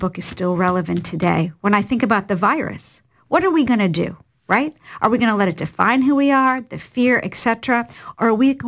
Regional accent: Ohio, United States; that I am from Ohio

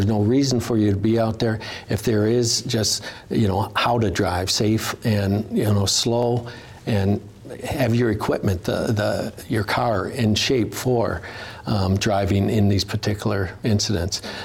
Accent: Detroit, Michigan, United States; and I'm from Detroit

